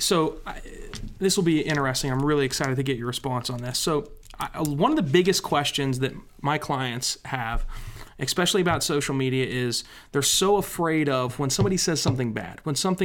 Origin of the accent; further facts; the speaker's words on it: West Virginia, United States; when I'm traveling and I tell people, I was born and raised in West Virginia, they ask me how far from Richmond that is